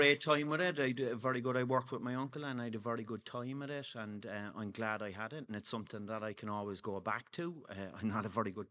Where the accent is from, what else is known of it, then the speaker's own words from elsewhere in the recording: Cork, Munster, Ireland; My mother is from Ballyfihan and my father's from Greenmount. So I grew up on Friars Road, so that's where I'm from.